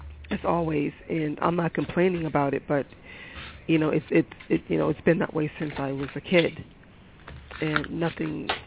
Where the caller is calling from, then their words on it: Boston, Massachusetts, United States; I'm calling from Boston.